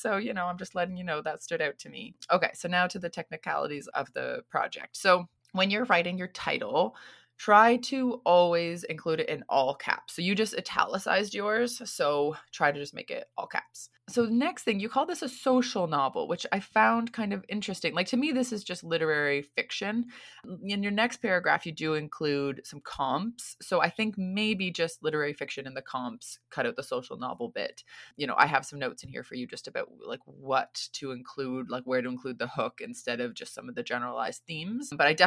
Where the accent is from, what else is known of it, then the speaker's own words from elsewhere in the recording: United States; now in Singapore; I am an American living in Singapore